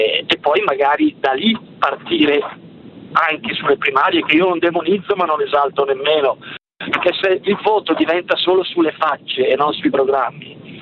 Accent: Lombardy, Italy; io non sono milanese, però sono lombardo

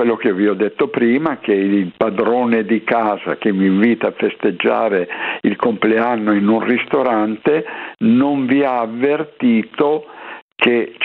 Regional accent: Piedmont, Italy; io sono piemontese, quindi è la patria dell'aglio

